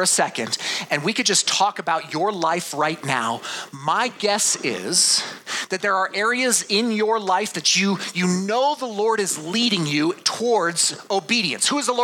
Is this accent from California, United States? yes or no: no; Colorado Springs, Colorado, United States; I grew up in Colorado Springs. We did not have a lot of frogs where I grew up